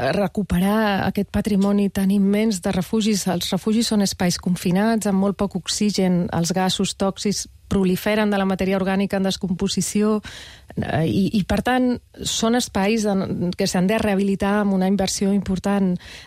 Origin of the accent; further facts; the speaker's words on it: Seville, Andalusia, Spain; moved away as an adult; now in Barcelona, Spain; Quan vaig arribar a Barcelona fa més de 20 anys, jo vinc del sud d'Espanya, soc de Sevilla, i jo venia d'una terra plena de fosses